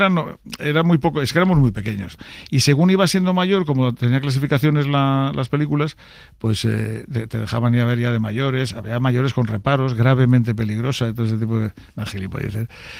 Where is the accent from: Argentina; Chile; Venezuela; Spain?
Spain; Cantabria; yo soy de Cantabria, entonces... Y tengo afortunadamente una casa muy cerca del mar. O sea, yo desde mi casa veo el mar.